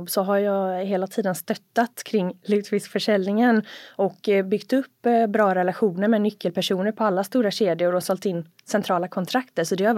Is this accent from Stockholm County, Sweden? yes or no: no; Skäran, Västerbotten County, Sweden; Alltså jag är uppväxt i Skäran.